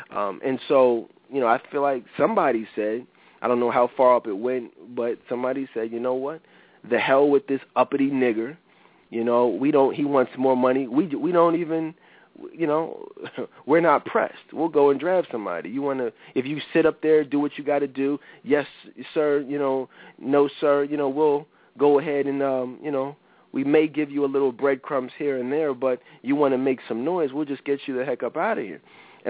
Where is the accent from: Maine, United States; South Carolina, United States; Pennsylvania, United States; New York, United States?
Pennsylvania, United States; Philadelphia; I'm from Philly, but I don't know him.